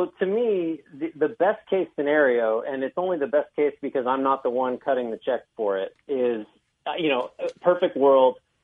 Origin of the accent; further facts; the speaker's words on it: San Jose, California, United States; San Jose.